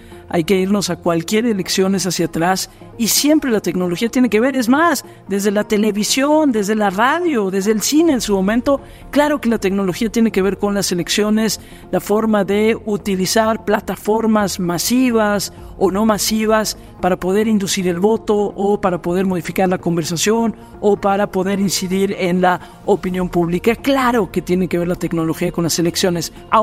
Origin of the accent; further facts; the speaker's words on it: Mexico; El presidente de la República, aquí en mi país, en México